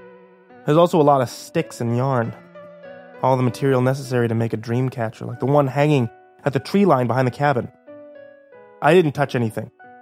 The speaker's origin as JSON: {"language": "English", "region": "California", "country": "United States", "said": "Shut up, I'm from California, where God pays attention."}